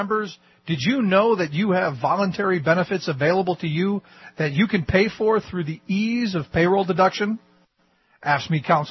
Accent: Cleveland, Ohio, United States; Yeah, I mean, where I grew up in Cleveland, you know, I remember back during the 80s, Voinovich was mayor

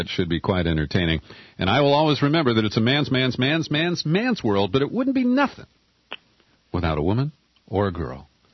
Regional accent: Ohio, United States; It's for Buckeye, my home state.

